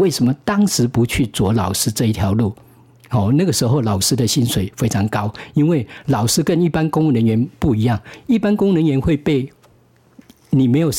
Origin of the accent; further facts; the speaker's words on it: Kinmen, Fujian, Taiwan; 因为我来自金门哦。